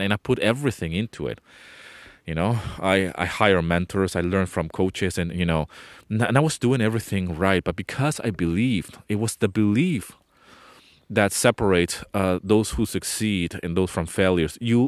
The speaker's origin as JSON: {"language": "English", "country": "Venezuela", "tie": "born or raised there", "also_born_or_lived": "London", "said": "I speak different languages, all right? So I was born in the UK, in London. But I grew up in Venezuela. My whole family and my whole heritage, if you will, is from Venezuela."}